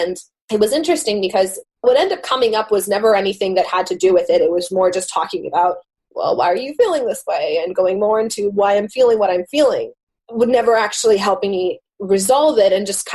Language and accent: English; United States; born there; I didn't grow up in Jerusalem. I was born here in the States